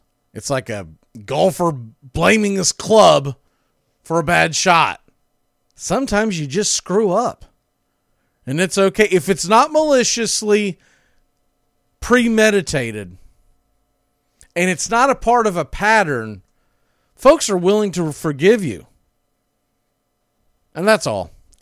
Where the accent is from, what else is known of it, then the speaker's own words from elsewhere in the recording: Florida, United States; Growing up in the Southeast, down here, right down the road from the 500, it's just a part of our, I guess it's really just a part of the North Florida, the culture. South Georgia, North Florida culture.